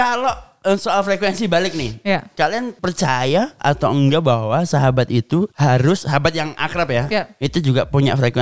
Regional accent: Surabaya, East Java, Indonesia; Kalau menurutku, mungkin karena kita dari Surabaya juga ya

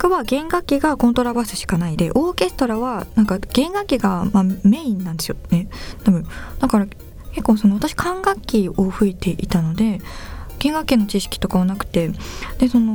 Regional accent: Yamagata, Japan; これは私地元山形がラーメンの消費日本一みたいな、ラーメン王国なので

